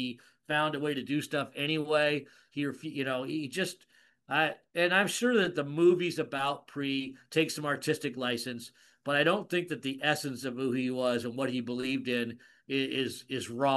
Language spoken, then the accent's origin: English; Oregon, United States; I'm super happy that I grew up in Oregon and got to see him run at least one time.